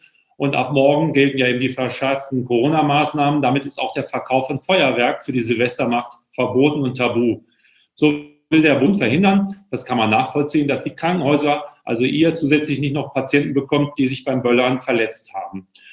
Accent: Hamburg, Germany; ich darf es ja als Hamburger nicht richtig sagen

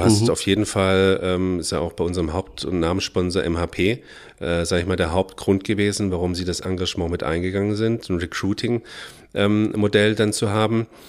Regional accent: Stuttgart, Baden-Württemberg, Germany; ich bin ein Stuttgarter Junge, ich komme hier aus der Region

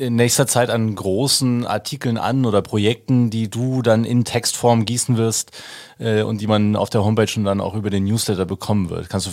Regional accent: Pirmasens, Rhineland-Palatinate, Germany; die Seite von Pirmasens, die habe ich so vielleicht noch gar nicht wahrgenommen bisher, auch wenn es meine Heimat ist und die Stadt, in der ich groß geworden bin.

